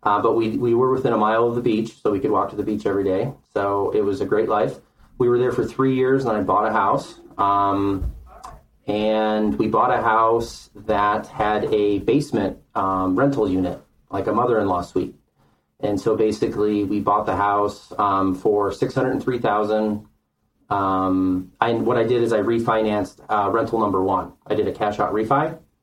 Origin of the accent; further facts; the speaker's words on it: Illinois, United States; And where I grew up in the Midwest, I grew up in Lake County, Illinois, and the property taxes are like 3, 4, maybe sometimes 5%.